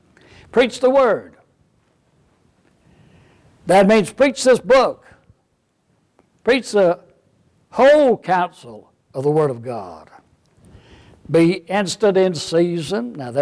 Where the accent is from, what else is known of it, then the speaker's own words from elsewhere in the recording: United States; born there; my citizenship is not of this world, though I'm an American by birth.